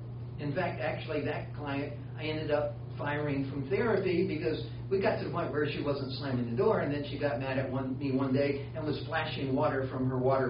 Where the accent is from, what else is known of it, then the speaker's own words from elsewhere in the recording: Deep South, United States; You know, I grew up in the Deep South. I went through a religious period.